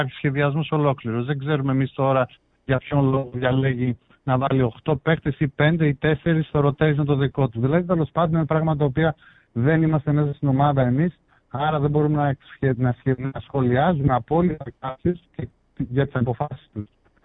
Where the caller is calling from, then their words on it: Kalamaria, Central Macedonia, Greece; είμαι εδώ από Καλαμαριά, πρώην Μανχάιμ.